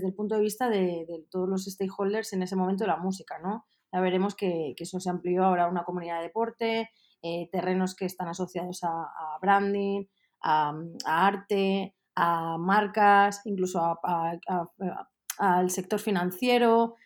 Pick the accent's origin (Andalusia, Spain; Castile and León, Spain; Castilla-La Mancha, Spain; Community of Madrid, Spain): Community of Madrid, Spain; Madrid; born there; mi socio como yo somos nacidos en Madrid